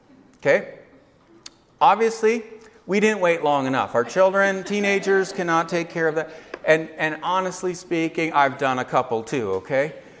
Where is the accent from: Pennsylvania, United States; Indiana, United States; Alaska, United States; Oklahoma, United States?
Alaska, United States; now in Hawaii, United States; We came from Alaska, and in Alaska, it is not humid. We humidify our houses.